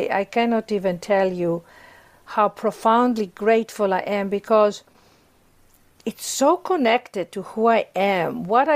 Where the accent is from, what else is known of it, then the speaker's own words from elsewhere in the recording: Athens, Attica, Greece; moved away as an adult; also born or lived in London; now in Los Angeles, United States; Yes, I was born and raised in Athens, Greece. I was educated in London at the Royal Academy of Dramatic Arts and moved to Los Angeles to do a movie, to star in a movie.